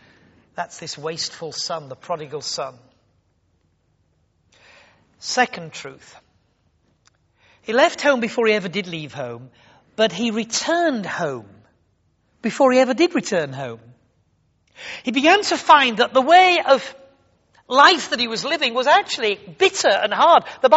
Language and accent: English; Yorkshire and the Humber, United Kingdom; for me as a Yorkshireman, even if they're on the wrong side of the Pennines